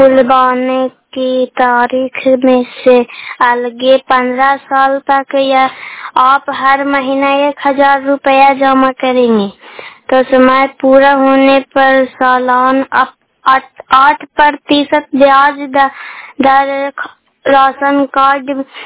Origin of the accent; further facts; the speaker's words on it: Goraipur, Bihar, India; गोरायपुर में, गोरायपुर के।